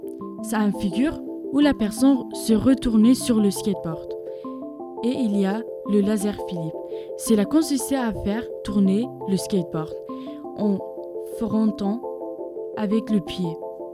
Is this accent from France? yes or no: no; Turkey; je suis kurde et j'ai 13 ans. Je viens de Turquie.